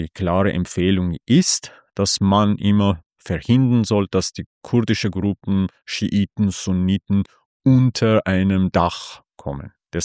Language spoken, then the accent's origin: German; Iran; Ich komme selber aus dem Osten von Iran, also weit entfernt von dem kurdischen Bereich, Ostgrenzen. Und wir gehören auch zu Kurden, also Kurmanji-Kurden.